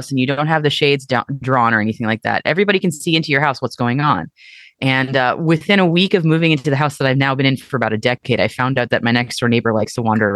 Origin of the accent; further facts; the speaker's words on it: United States; which as an American kid was like, what?